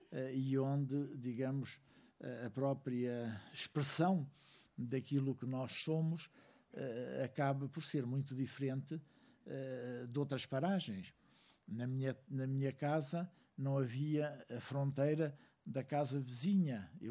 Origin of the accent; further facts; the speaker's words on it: Angola; eu digo que sou um cidadão que tem 3 nacionalidades. Sou angolano, sou português e sou europeu.